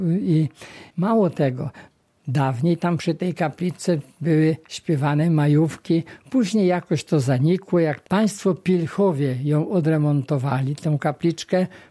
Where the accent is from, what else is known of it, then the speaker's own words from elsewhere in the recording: Markuszów, Lublin Voivodeship, Poland; w mojej rodzinnej miejscowości, oczywiście w Kozłówku, bo ja z Markuszowej, ale to po sąsiedzku w Kozłówku